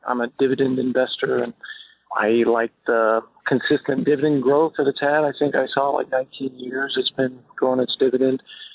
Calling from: Phoenix, Arizona, United States; I'm calling from Phoenix.

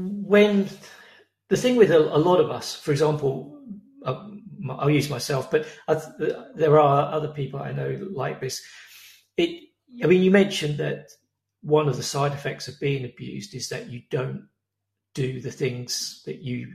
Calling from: England, United Kingdom

